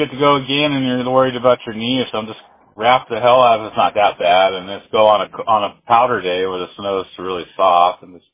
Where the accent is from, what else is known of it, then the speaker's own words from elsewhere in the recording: Hollywood, California, United States; also born or lived in Santa Clarita Valley; Yeah, I grew up in Hollywood as a kid.